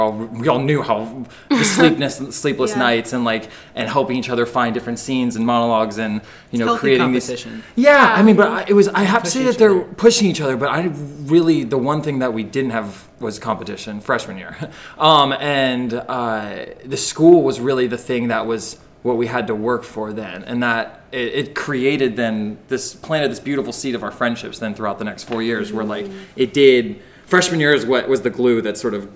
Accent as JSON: {"language": "English", "town": "Jacksonville Beach", "region": "Florida", "country": "United States", "said": "I am from Jacksonville Beach, Florida, which is about 18 hours south of here."}